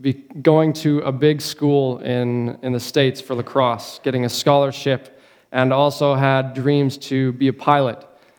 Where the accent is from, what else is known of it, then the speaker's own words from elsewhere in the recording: Prince George, British Columbia, Canada; I grew up here in Prince George, going to Westwood for most of my life until I went overseas.